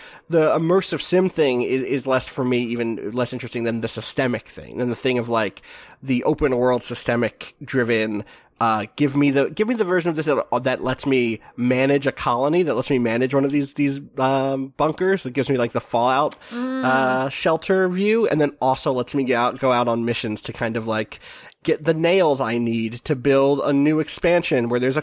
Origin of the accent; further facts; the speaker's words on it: New York, United States; I'm from New York. My subway stations are cramped.